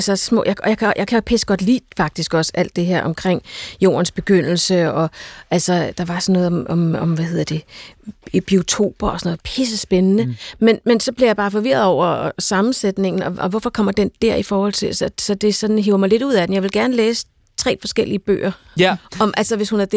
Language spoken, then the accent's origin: Danish; Copenhagen, Capital Region of Denmark, Denmark; jeg er vokset op i København, jeg er født her